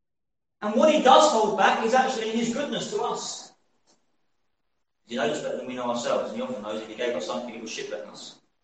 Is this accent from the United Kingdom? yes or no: yes; United Kingdom; Now, as British people, very good at when you're having dinner or something